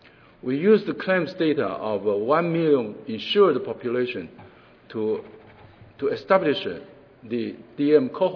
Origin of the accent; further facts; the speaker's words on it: Taiwan; I'm from Taiwan. Currently, I work at the China Medical University in Taichung, Taiwan.